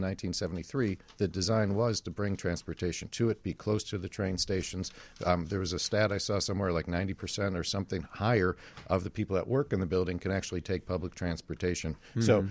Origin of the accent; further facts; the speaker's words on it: Chicago, Illinois, United States; it's kind of what you have as a Chicagoan